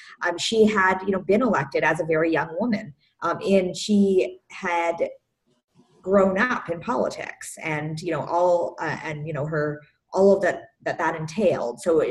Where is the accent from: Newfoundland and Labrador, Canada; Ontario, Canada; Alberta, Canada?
Ontario, Canada; I grew up in Ontario and I was living in Toronto at the time.